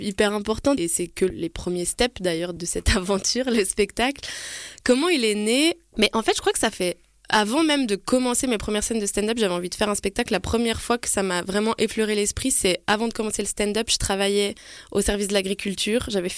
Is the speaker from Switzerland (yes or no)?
yes; Valais, Switzerland; je cherche à jouer en Valais, vu que je suis valaisanne